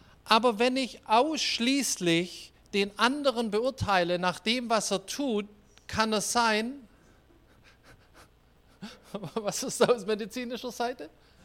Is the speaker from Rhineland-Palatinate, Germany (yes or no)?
no; Winterbach, Baden-Württemberg, Germany; ich komme aus Winterbach, da war die Mafia, die hat Leute auf offener Straße erschossen, im Auto.